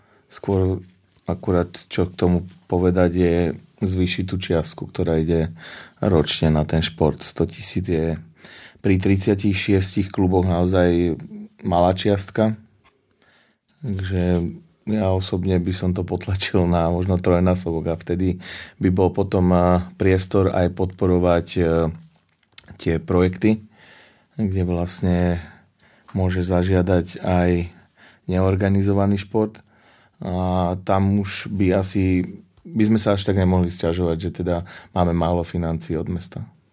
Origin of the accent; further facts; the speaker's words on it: Pezinok, Bratislava Region, Slovakia; aby som nehovoril, že u nás v Pezinku je to najhoršie